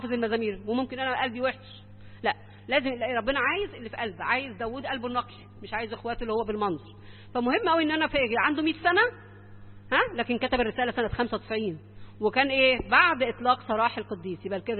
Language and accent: Arabic; Alexandria, Alexandria Governorate, Egypt; واتعمل له كنيسه عندنا في اسكندريه، ليه كنيسه معروفه جدا عندنا